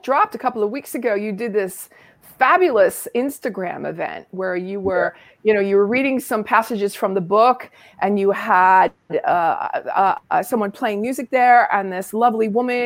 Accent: New Jersey, United States; Well, I'll tell you that I'm Irish and I'm from Jersey.

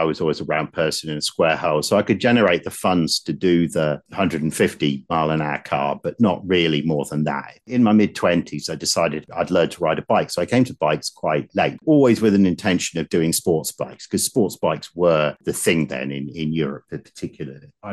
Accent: England, United Kingdom; now in California, United States; I'm an Englishman who lives in California, and I've been here about 20 years now. So the accent hasn't faded

